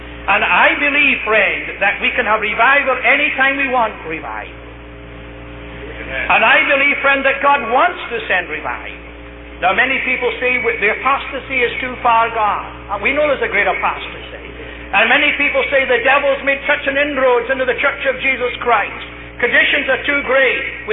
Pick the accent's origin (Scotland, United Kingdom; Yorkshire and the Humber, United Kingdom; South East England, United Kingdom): Scotland, United Kingdom; We talk to each other in Scotland. That's my mentality. I'm a Scotsman.